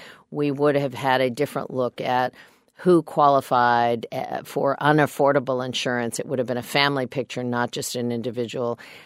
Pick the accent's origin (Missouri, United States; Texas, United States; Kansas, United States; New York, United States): Kansas, United States; Well, I'm a Democrat from Kansas, so I have to be an optimist.